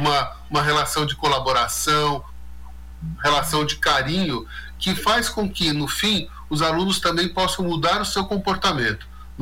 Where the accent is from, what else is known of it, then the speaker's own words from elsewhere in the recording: Brazil; daquilo que nós, como brasileiros, vivemos